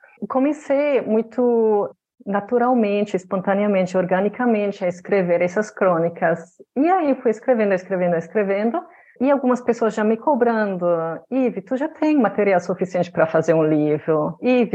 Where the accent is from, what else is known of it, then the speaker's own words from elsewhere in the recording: Berlin, Germany; Eu sou cria de cidade grande, né? Eu nasci em Berlim, me criei em Berlim.